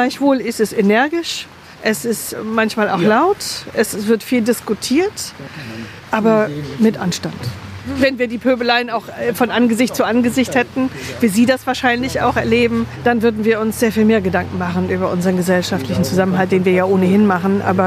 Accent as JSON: {"language": "German", "region": "East Germany", "country": "Germany", "tie": "born or raised there", "said": "Ich bin ein Wendekind. Ich bin im Osten groß geworden. Ich habe die Wende erlebt."}